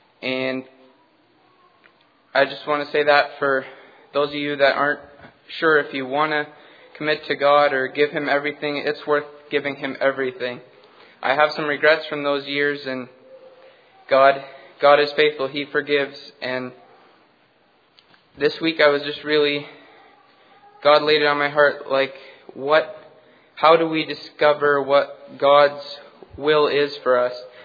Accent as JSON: {"language": "English", "town": "Woodstock", "region": "Ontario", "country": "Canada", "said": "I'm from Woodstock, Ontario, Canada."}